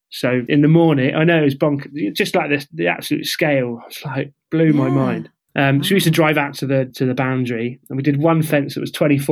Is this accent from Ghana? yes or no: no; United Kingdom; now in Australia; So the Australian visa was pretty easy to get as a Brit.